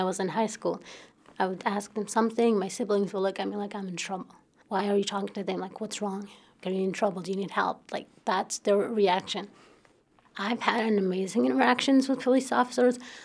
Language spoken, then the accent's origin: English; Baghdad, Baghdad Governorate, Iraq; I grew up in Baghdad, Iraq, and I'm like any other Iraqi.